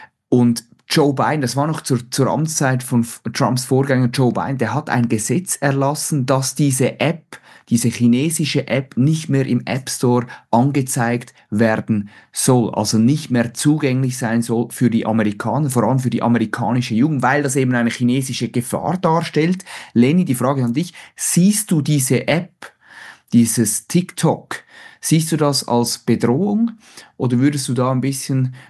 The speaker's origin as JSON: {"language": "German", "country": "Switzerland", "said": "Was könnten wir lernen von den Briten, jetzt als Schweizer ganz besonders, mit unseren horrenden Zöllen"}